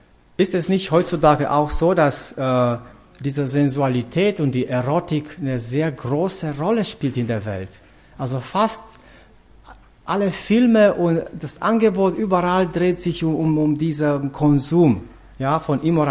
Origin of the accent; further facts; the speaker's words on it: Transylvania, Romania; Ich bin in Transsilvanien geboren und groß geworden und gleich nach der Wende gab es eine Inflation von Markenprodukten